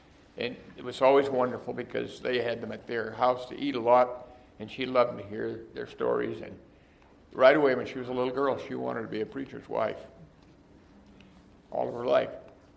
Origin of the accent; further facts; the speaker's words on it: Western Canada, Canada; But grew up in Western Canada, and cattle and wheat farm, ranch.